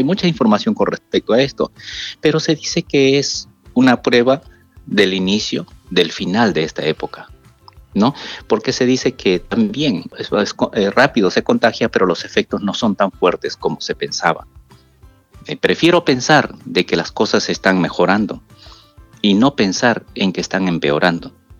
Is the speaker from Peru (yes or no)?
yes; Peru; Nosotros como peruanos, pues hemos perdido 200.000 vidas en nuestro país